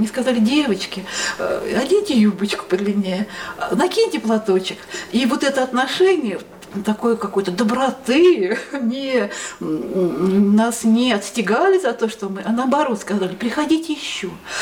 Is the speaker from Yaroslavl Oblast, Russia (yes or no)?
no; Leninsk-Kuznetsky, Kemerovo Oblast, Russia; Я из Ленинска. Вот. Кто ленинский, знает наши пейзажи.